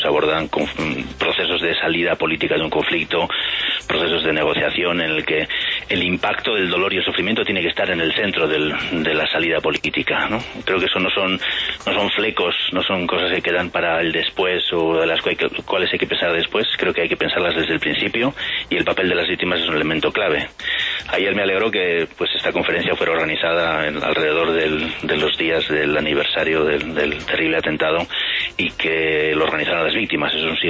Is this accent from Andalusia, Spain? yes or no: no; Bilbao, Basque Country, Spain; Sí, soy del País Vasco, de Bilbao.